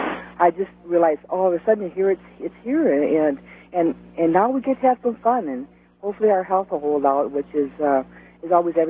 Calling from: Big Lake, Minnesota, United States; Hi, this is … I'm from Big Lake, Minnesota.

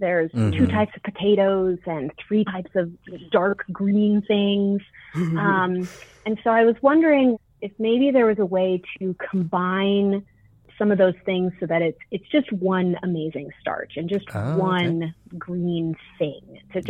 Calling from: Colorado, United States; I'm calling from Colorado.

